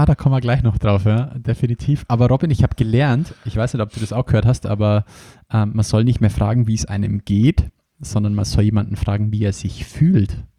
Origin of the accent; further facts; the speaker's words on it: Bavaria, Germany; Bei uns in Bayern sagt man nur Fasching dazu.